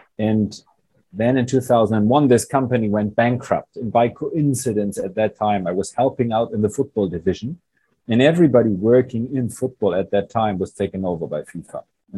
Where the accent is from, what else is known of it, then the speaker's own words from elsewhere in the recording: Bremen, Germany; not so much where I grew up in Bremen.